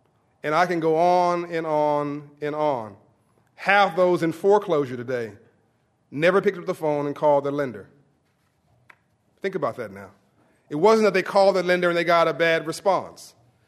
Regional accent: Compton, California, United States; I grew up in Compton, California, in South Central LA. If I could do it, you could do it.

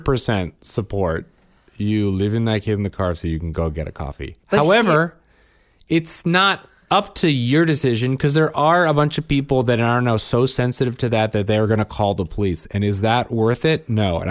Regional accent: Illinois, United States; because this happened in my hometown, a suburb of Chicago

